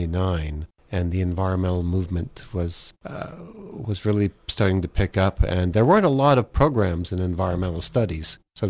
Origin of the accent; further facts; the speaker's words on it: Mississauga, Ontario, Canada; also born or lived in Toronto; I'm from Toronto, originally born there, and grew up probably mostly in the Mississauga, Brampton area and Peel region.